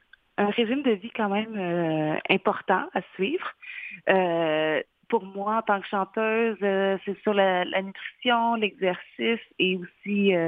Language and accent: French; Quebec, Canada; J'ai commencé en faisant des revues musicales à Trois-Rivières parce que je viens de la Mauricie.